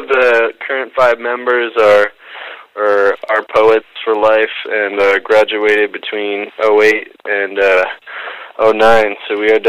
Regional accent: New Haven, Connecticut, United States; I'm actually from New Haven, Connecticut, originally, where we've been based since October.

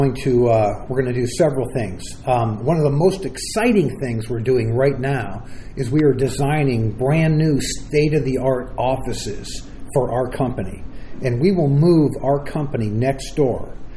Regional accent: Ohio, United States; also born or lived in Lakewood, Ohio / Pittsburgh, Pennsylvania / Detroit, Michigan; Well, okay, so I'm sort of a Midwest guy. I was born in the Cleveland, Ohio area, Lakewood, Ohio. Moved shortly after that to the Pittsburgh, Pennsylvania area. Then moved to the Detroit, Michigan area, and then found my way back to Ohio.

